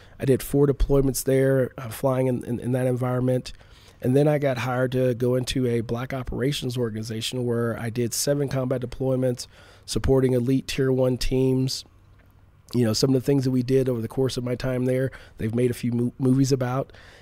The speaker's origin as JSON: {"language": "English", "town": "Oakland", "region": "California", "country": "United States", "tie": "born or raised there", "said": "And I grew up in the inner city streets of Oakland, California. And so growing up in Oakland, California, I saw a lot of things that kids shouldn't see."}